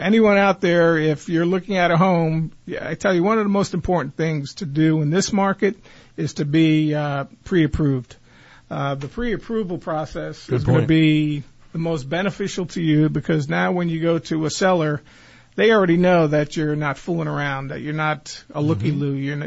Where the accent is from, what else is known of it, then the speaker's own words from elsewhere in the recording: New Jersey, United States; You know, I grew up in North Jersey. I had a lot of relatives in New York